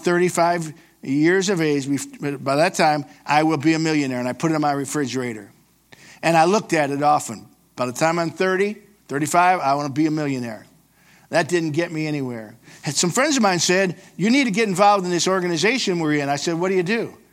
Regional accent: Cleveland, Ohio, United States; I moved from West Virginia, went back to my hometown of Cleveland, then down to Columbus, Georgia, Phoenix City, Alabama.

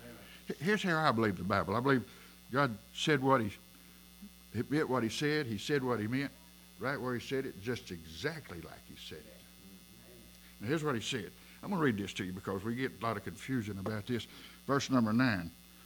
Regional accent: England, United Kingdom; I don't do Greek. I'm English.

